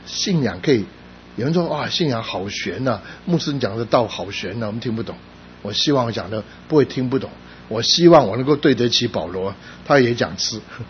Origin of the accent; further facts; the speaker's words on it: Guangdong, China; now in United States; 像我们广东人什么都吃的，可以吃的我们大概都吃的